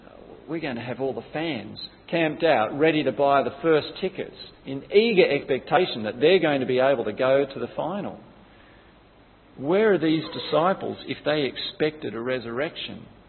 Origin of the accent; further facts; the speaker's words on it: Sydney, New South Wales, Australia; I grew up in Sydney, not far from where the 2000 Olympics were held.